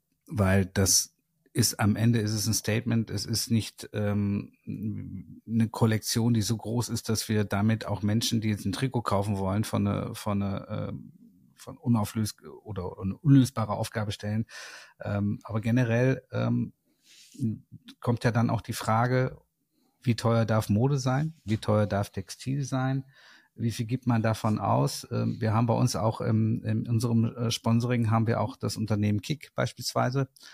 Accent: North Rhine-Westphalia, Germany; Wir kommen ja beide aus dem Ruhrgebiet, haben dadurch eine Verbindung und ich bin aufgewachsen zwischen Nähmaschinen und zwischen Legewagen

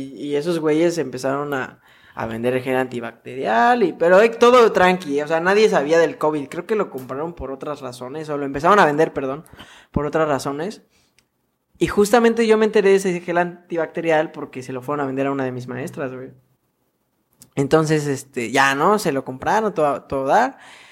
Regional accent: Mexico City, Mexico; yo de la Ciudad de México, que es de donde soy? A pesar de que no estoy allá

